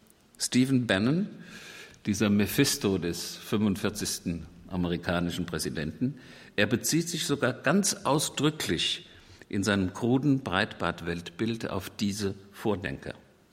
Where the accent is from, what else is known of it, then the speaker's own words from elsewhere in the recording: Limburg, Hesse, Germany; der Nassauischen Landeszeitung in Limburg, meine Heimatstadt.